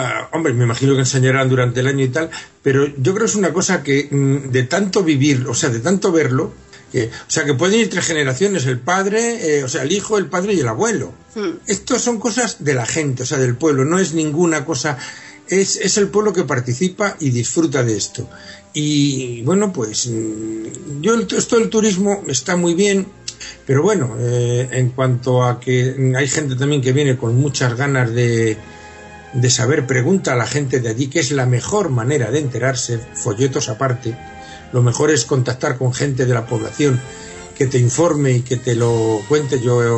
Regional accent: Zamora, Castile and León, Spain; nos vamos a ir a mi tierra, lo siento, pero vamos a ir a Zamora. Normalmente hace frío, bastante frío.

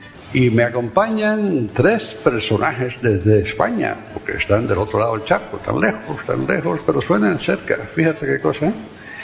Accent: Florida, United States; de Estados de Florida, Estados Unidos.

